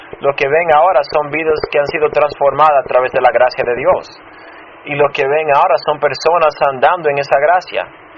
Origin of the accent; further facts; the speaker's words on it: Chicago, Illinois, United States; Yo nací y me crié en Chicago, en la ciudad de Chicago. Yo me crié en una casa rompida, quebrantada.